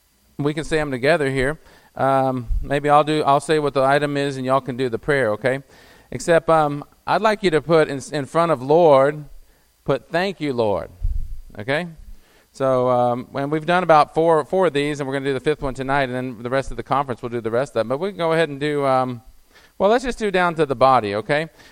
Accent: San Antonio, Texas, United States; I'm from San Antonio, and I recognize a lot of you here.

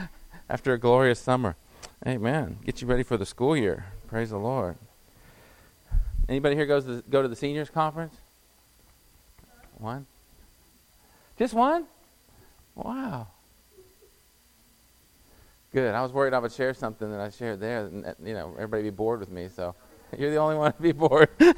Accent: San Antonio, Texas, United States; I'm from San Antonio, and I recognize a lot of you here.

